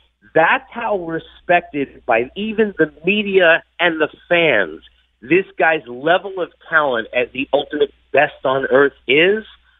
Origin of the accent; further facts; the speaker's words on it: New York, United States; I grew up on Long Island.